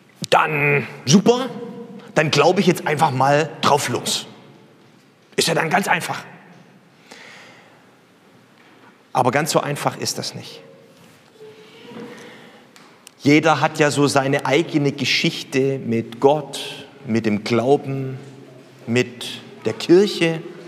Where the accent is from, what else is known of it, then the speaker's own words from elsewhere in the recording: Southern Germany, Germany; Ich komme aus Süddeutschland, da weiß man nicht so genau, was ein Sund ist